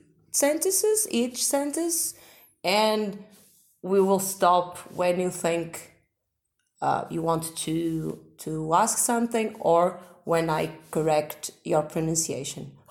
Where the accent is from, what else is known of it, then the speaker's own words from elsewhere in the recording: Guimarães, Braga District, Portugal; English is a second language; I'm from Portugal, more specifically from Guimarães